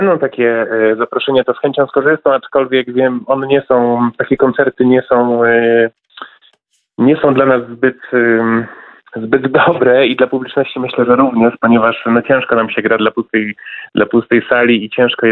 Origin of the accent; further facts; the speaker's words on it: Gorzów Wielkopolski, Lubusz Voivodeship, Poland; pochodzimy z jednego miasta, z Gorzowa Wielkopolskiego.